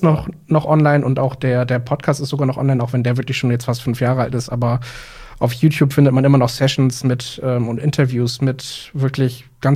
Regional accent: Cuxhaven, Lower Saxony, Germany; born there; now in Hamburg, Germany; also ich bin in Cuxhaven geboren, aber jetzt seit 5, 6 Jahren wohne ich in Hamburg, also fast der nächstliegenden größeren Stadt neben Bremen.

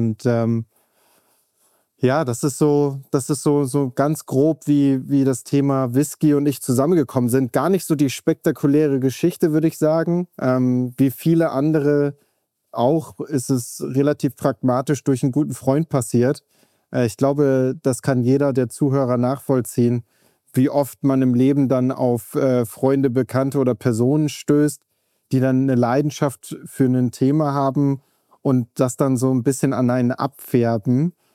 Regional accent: Oldenburg, Lower Saxony, Germany; now in Munich, Germany; gebürtiger Oldenburger, lebe mittlerweile im wunderschönen München.

